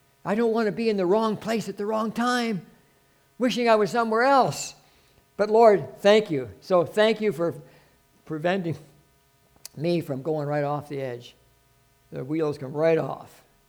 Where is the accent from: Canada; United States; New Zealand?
Canada; Regina, Saskatchewan; also born or lived in Moose Jaw; And we said, well, we've never been there. We're from Regina, right, or Moose Jaw, wherever you want to be.